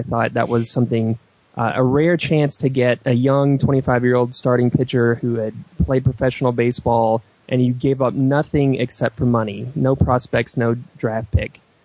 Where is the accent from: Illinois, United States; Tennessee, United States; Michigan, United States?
Tennessee, United States; Well, I'm from Tennessee originally, and grew up there and spent most of my early years there.